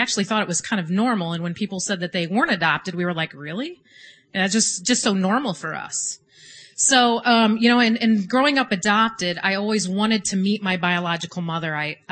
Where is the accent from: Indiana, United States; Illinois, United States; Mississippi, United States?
Indiana, United States; Woodburn; I am from Woodburn, Indiana, a small town outside of Fort Wayne.